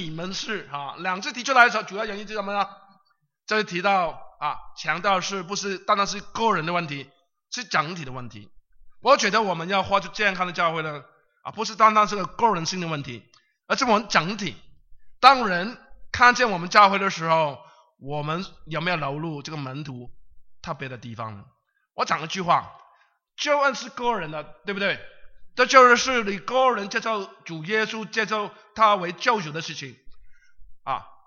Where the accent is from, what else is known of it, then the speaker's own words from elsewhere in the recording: Guangdong, China; 所以呢，我们广东人呢，对不起哈啊，我既然离开你了，我就不怕你说我讲广东的事情了。